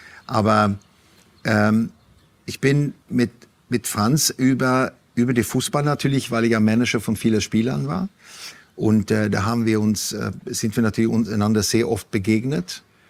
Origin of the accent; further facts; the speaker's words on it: Sweden; now in Germany; dass ich als Schwede es ziemlich komisch finde in Deutschland